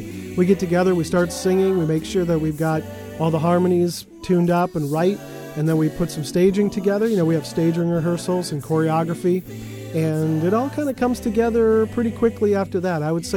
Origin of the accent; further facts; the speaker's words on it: Fargo, North Dakota, United States; then we head up to Fargo, which is our original home. We're all from the Academy Award-winning community of Fargo, North Dakota